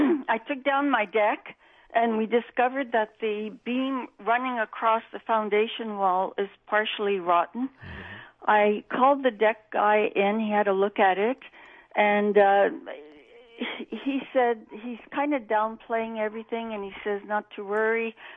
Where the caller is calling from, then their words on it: Dorval, Quebec, Canada